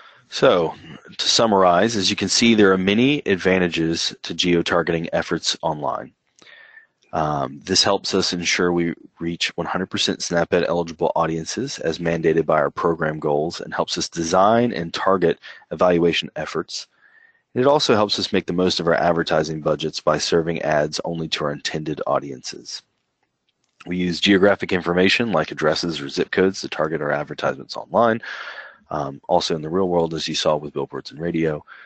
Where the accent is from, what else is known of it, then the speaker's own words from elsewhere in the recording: Chattanooga, Tennessee, United States; it looked like I was logging into the internet from Chattanooga for a time